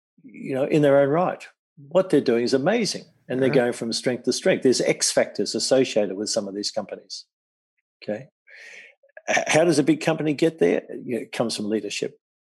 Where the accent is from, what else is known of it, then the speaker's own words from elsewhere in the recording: Australia; It's a beautiful part of being an Australian as well.